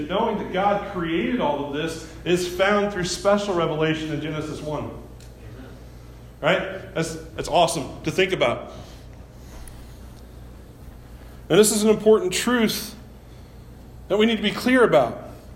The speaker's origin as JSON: {"language": "English", "region": "Missouri", "country": "United States", "said": "I'm from Missouri, so Missouri bores me to death."}